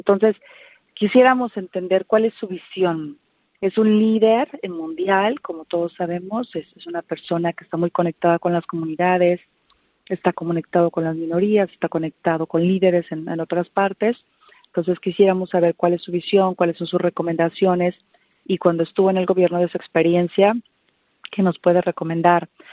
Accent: Mexico; en esa época yo era ministra de turismo en mi país, en México

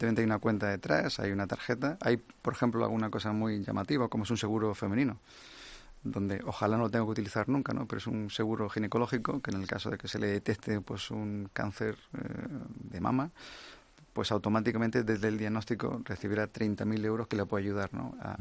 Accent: Spain; yo creo que también nos tenemos que sentir orgullosos como españoles, ¿no?

